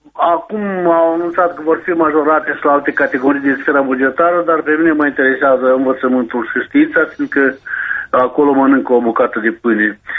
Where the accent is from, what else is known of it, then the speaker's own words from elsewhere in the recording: Moldova; ca un moldovean